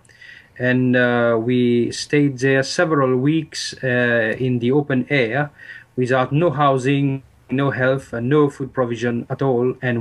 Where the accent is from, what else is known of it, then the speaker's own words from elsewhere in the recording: Diego Garcia, British Indian Ocean Territory; born there; Yes, I was born in Diego Garcia, which is in the British Indian Ocean Territory, on a world map that would be opposite Africa and near the Seychelles.